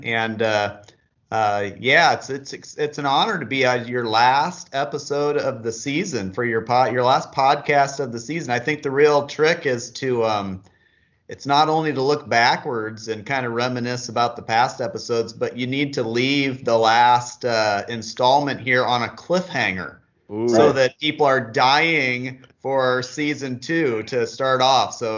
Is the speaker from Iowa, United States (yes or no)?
yes; Iowa, United States; We're both from Iowa originally, and met in college.